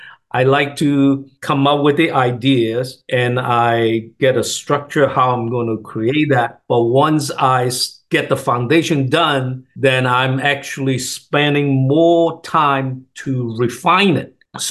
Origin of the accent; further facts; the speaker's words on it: Hong Kong; English is a second language; moved away as an adult; now in United States; I came from Hong Kong. After my college, I started doing import and export business, and I was still in Hong Kong, and I moved to U.S., in 1976